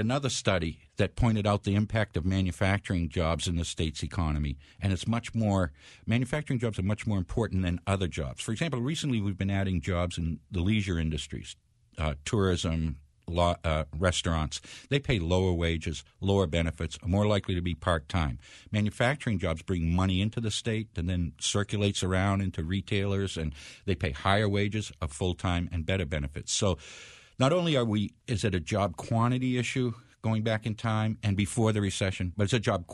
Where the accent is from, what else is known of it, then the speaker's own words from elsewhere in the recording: New Hampshire, United States; I grew up in New Hampshire. I was born here in 46. I'm kind of a little embarrassed to say. But I grew up in a slow-growing, relatively unaffluent New Hampshire.